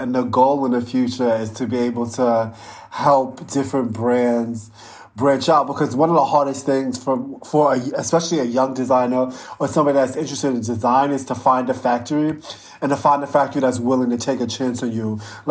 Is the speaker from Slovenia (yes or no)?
no; Brooklyn, New York, United States; I mean, I can't wait to come home now. I'm born and raised in Brooklyn, and there's no place like home.